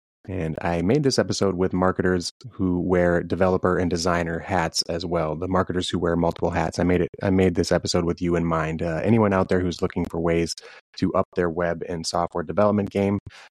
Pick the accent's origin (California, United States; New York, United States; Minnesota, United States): Minnesota, United States; the fact that I'm originally from Minnesota